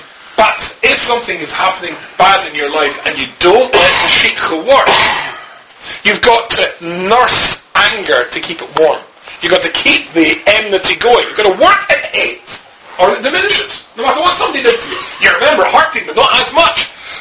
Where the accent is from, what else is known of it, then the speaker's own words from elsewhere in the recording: Scotland, United Kingdom; When I was a boy growing up in Scotland, and that's so beautiful, I think I'll say it again. Scotland.